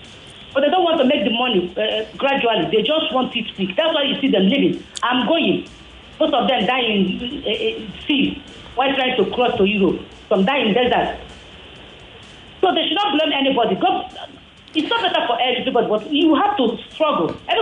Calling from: Makoko, Lagos, Nigeria; I'm calling from Makoko.

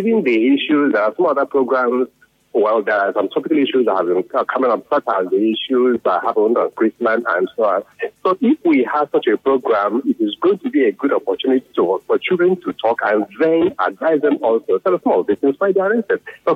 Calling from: Port Harcourt, Rivers, Nigeria; I'm calling from Port Harcourt.

